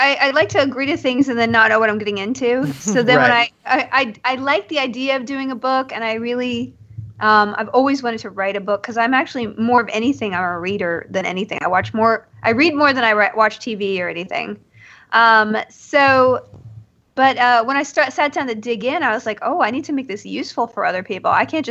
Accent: Austin, Texas, United States; a lot because I'm from Austin, so it's a good excuse.

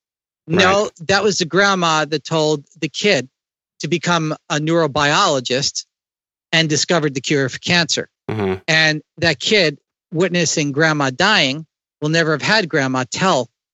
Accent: New Jersey, United States; I grew up in New Jersey, where the ability to feel free as an individual is to get in a car and to drive wherever the heck I felt like.

